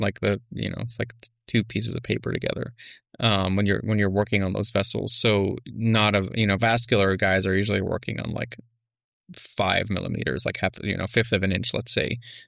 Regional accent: Montreal, Quebec, Canada; I grew up in Montreal, so everything I learned in centimeters...

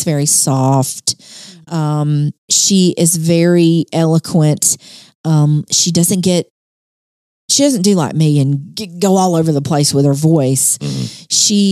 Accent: Alabama, United States; accent: Southern; but I am from Alabama. The Southern accent is there.

